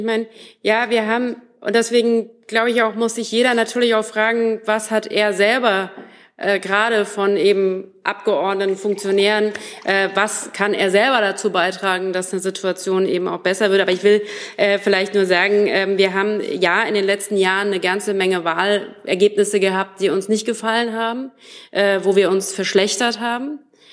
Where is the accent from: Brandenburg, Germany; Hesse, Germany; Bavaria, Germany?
Hesse, Germany; ich komme ja aus Hessen